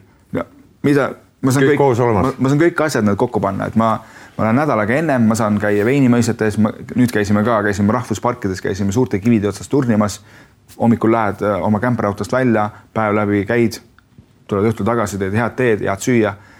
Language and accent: Estonian; Saare County, Estonia; Saaremal on Eestiks on lihtne sõita, sest kuna ta on minu kodusaar